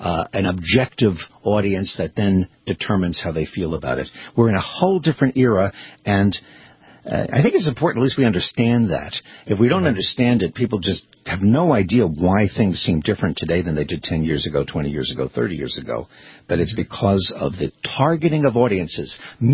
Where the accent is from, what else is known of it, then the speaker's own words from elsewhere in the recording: Brooklyn, New York, United States; Well, I'm from Brooklyn.